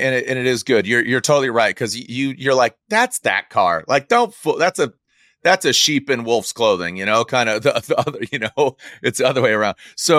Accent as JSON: {"language": "English", "town": "San Diego", "region": "California", "country": "United States", "tie": "born or raised there", "said": "I grew up with Hondas in San Diego and grew up street racing."}